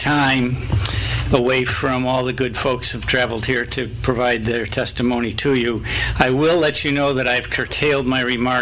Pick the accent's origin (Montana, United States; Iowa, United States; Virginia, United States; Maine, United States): Maine, United States; Brooksville; One, the Callahan Mine in my hometown of Brooksville, is an open pit mine.